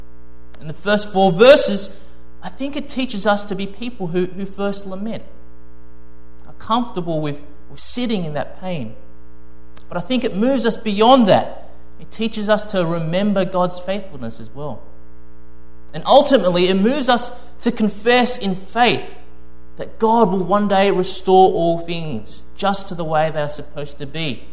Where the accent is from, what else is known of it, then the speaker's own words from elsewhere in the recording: Australia; Maybe it's because I'm Australian, so I'm not sure.